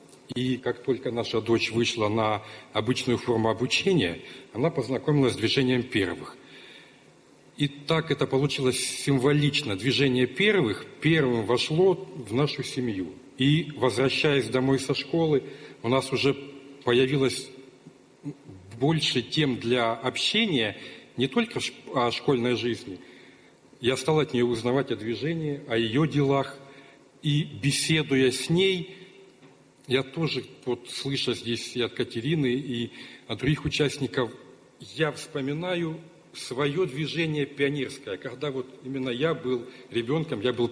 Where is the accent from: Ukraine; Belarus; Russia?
Ukraine; Alchevsk, Luhansk Oblast; Мы из Луганской Народной Республики, из города Алчевска.